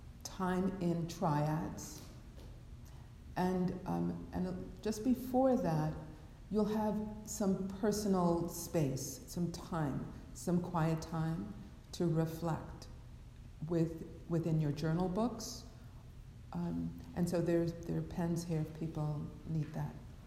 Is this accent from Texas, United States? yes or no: no; Brooklyn, New York, United States; So growing up in Brooklyn, I had no intention of being a Dharma teacher, Dharma anything.